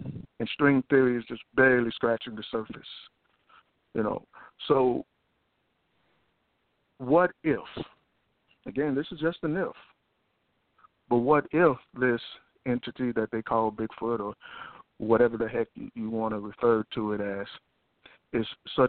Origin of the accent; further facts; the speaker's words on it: Houston, Texas, United States; I'm from Houston, Texas.